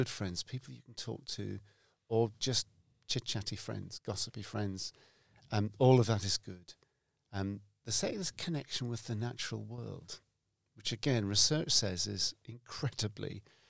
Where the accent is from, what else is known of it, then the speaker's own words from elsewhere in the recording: United Kingdom; being British, so I'm a British grammar school boy